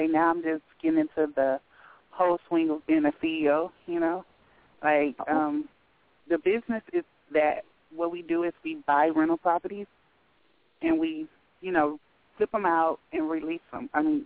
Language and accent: English; Calabasas, California, United States; And we were raised in Calabasas, but, you know, every children go to their grandmother's house for the weekend. And so Compton bound, I was.